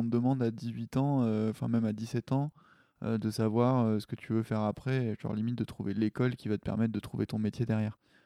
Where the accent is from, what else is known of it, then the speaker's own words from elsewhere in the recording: Paris, Île-de-France, France; moi, je suis principalement parisien. J'habite du coup dans le 18e, pas très loin d'ici. Je suis né à Paris. Après, j'ai un petit peu bougé aussi.